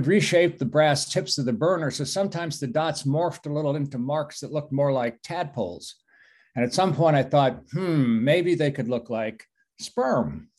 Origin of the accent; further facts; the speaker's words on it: Belmont, Massachusetts, United States; I'm from Belmont, Massachusetts.